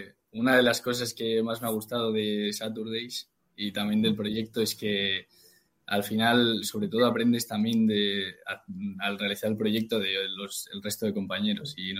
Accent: Cantabria, Spain; now in Madrid, Spain; soy de Cantabria y me mudé a Madrid un poco también por poder ir allí presencialmente.

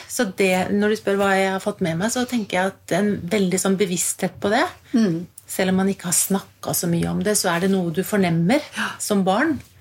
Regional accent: Juksebø, Telemark, Norway; Jeg født og oppvokst i Juksebø, Telemark.

